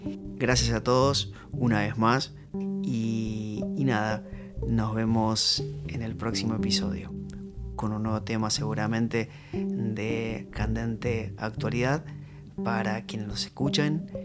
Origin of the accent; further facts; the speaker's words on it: Argentina; Como persona, como abogado, como estudioso del derecho y también como argentino